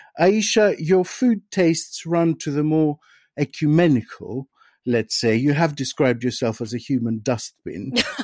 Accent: Greece; Listen, babe, I am from Greece.

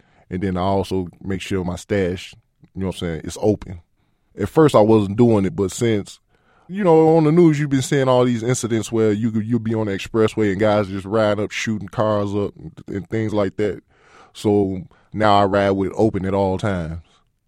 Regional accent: Illinois, United States; I grew up in Humboldt Park when it was wild.

